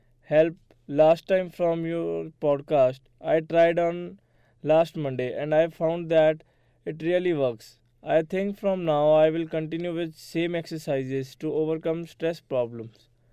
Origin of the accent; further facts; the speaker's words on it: India; English is a second language; now in Leiden, Netherlands; I am originally from India, but nowadays I am in Netherlands for my higher studies. I study in Webster University Leiden campus.